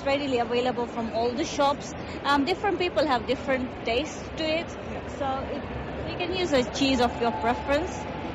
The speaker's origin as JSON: {"language": "English", "country": "Kenya", "tie": "born there", "said": "I was born in Kenya"}